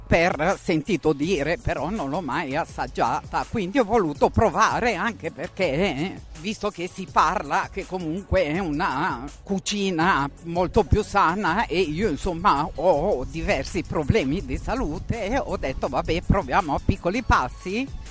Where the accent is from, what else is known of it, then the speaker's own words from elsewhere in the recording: Masate, Lombardy, Italy; Io sono di Masate, comunque sì, vicino a Monza.